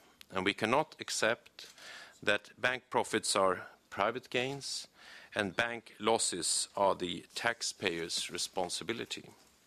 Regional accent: Sweden; On a personal note, I can say that that's more people than we have inhabitants in my home country, Sweden.

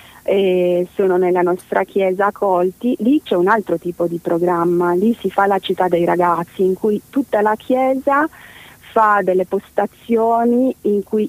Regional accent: Romania; io sono rumena e sono lontana da mio padre.

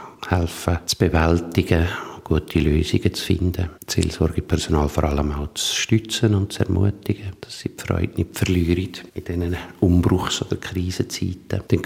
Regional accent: Alpnach, Obwalden, Switzerland; Ich bin in Alpnach aufgewachsen, in Obwalden, habe Theologie studiert, hier im St. Luzi und in Rom.

